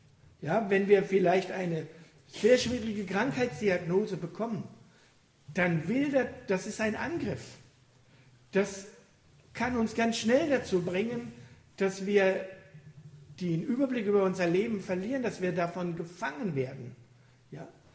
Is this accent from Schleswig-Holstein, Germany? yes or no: no; Rhineland-Palatinate, Germany; born there; Ich komme ja aus Rheinhessen, gebürtig, dort gibt es einen Spruch.